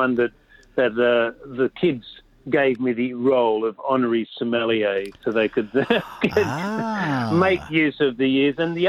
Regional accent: Mackay, Queensland, Australia; it was only with the success of that we realised we could come back to our hometown of Mackay

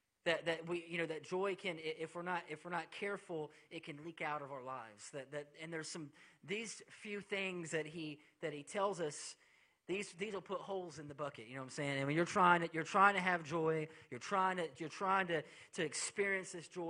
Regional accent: Milton, Florida, United States; I told you I'm from Milton, Florida, okay?

